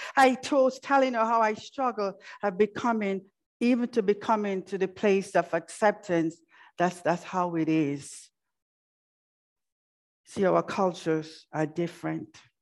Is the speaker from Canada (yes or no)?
no; Jamaica; moved away as an adult; our church life as we grew up with in Jamaica. I've been in this country for 43 years